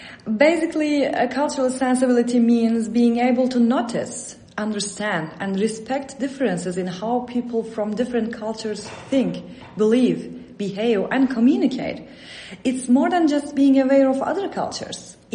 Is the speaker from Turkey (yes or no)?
yes; Turkey; now in Basel, Switzerland; I'm from Turkey. I studied law there, completed my master's and PhD, got my lawyer's license